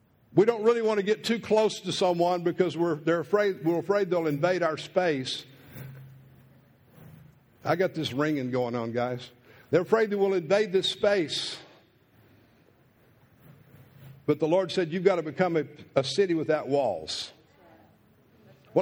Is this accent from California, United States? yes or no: no; Texas, United States; I grew up in East Texas. I was a farm boy.